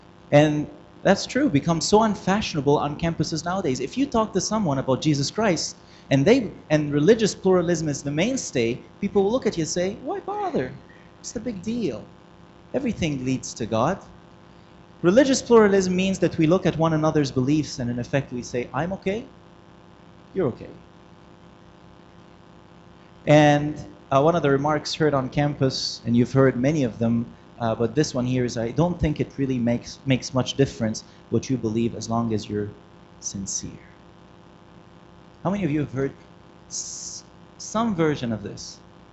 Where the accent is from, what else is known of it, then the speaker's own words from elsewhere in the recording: Canada; I'm from Canada.